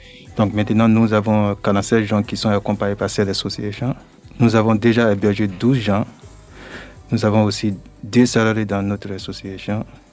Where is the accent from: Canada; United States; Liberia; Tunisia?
Liberia; French is a second language; now in France; je suis le président pour Famille au Grand Cœur. Je viens du Libéria. Après le Libéria, j'ai traversé beaucoup de pays comme Sierra Leone, Guinée, Mali, Niger, Libye jusqu'à Italie. Après Italie, je suis arrivé en France le 14 juillet 2020.